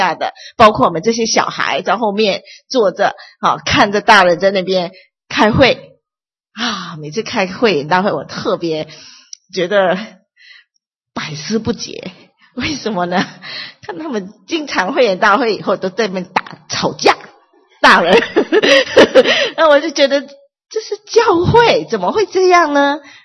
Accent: Malaysia; 我是马来西亚来的，那我的背景是比较复杂一点，就是我妈妈是讲闽南话的，那我爸爸是讲上海话的，所以呢我们算是南方人吧，比较南的，

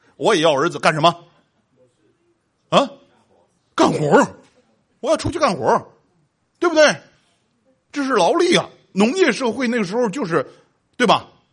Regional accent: China; 我们中国人为什么不让生？因为我们人太多了

